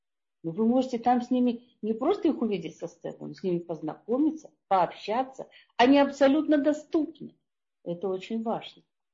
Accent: Moscow, Russia; accent: Russian; Я сказала, из Москвы, из России.

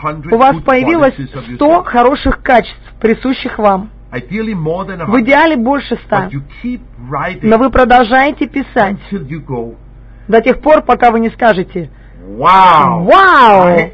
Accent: Ukraine; Я с Украины.

